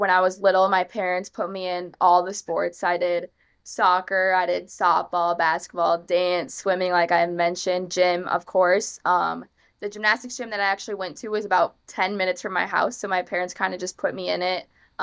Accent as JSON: {"language": "English", "region": "Minnesota", "country": "United States", "tie": "born or raised there", "said": "I mean, it was definitely cold in the winter, don't get me wrong. But we had so much fun when I was little. We had a pond in our backyard, so we'd go like ice skating"}